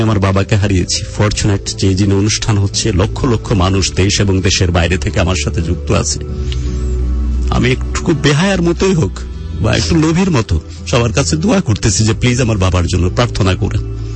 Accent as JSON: {"language": "Bangla", "town": "Rajshahi", "region": "Rajshahi Division", "country": "Bangladesh", "tie": "born or raised there", "said": "রাজশাহীতে আমার বেড়ে ওঠা, যেখানকার সবচেয়ে ভালো একটি স্কুল গভর্নমেন্ট ল্যাবরেটরি"}